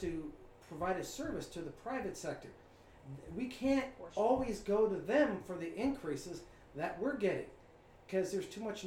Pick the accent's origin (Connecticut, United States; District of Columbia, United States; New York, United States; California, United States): California, United States; No, I grew up in Southern California.